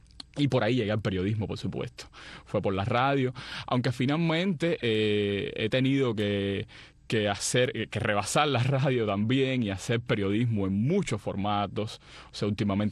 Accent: Cuba; born there; Sí, en el pueblo donde yo nací.

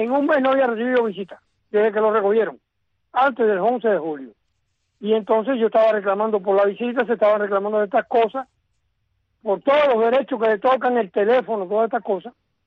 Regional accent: Cuba; con toda la responsabilidad que me asiste como cubano y como ciudadano cubano

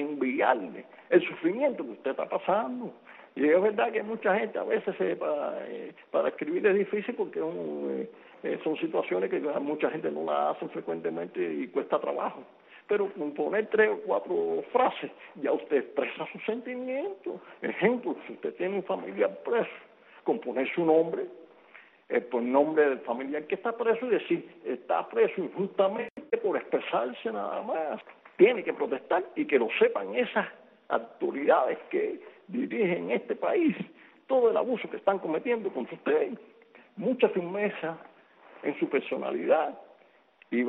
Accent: Cuba; tenemos que ser conscientes como cubanos que a pesar de estar como cubanos muy poco tiempo en la tierra

